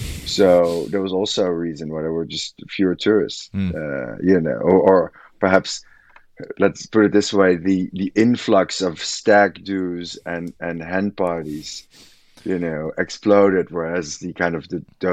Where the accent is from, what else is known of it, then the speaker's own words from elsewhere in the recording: Amsterdam, North Holland, Netherlands; I'm there currently. I mean, it's a great place to grow up because you live in a city, but it feels like a village